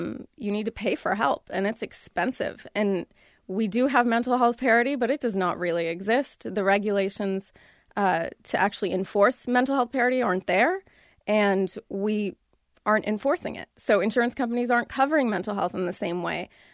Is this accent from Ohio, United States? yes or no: yes; Dayton, Ohio, United States; Well, I grew up in Dayton, Ohio, and I will give credit to the people there in general. Ohioans are pretty smart.